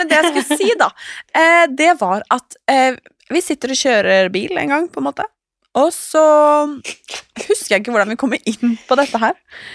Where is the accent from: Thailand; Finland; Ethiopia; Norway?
Norway; Swedish is a second language; Och detta ska jag fortälla på norsk, för jag är trots allt norsk